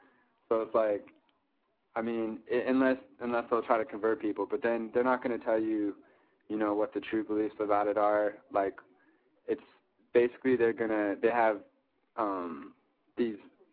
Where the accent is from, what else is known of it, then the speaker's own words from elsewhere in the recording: Missoula, Montana, United States; also born or lived in Hamilton, Montana; I was born in Missoula, Montana, and kind of grew up in between, you know, I lived there for a little while, and then I also lived in, there's a small town about 45 miles south of there. It's in the Bitterroot Valley. It's called Hamilton.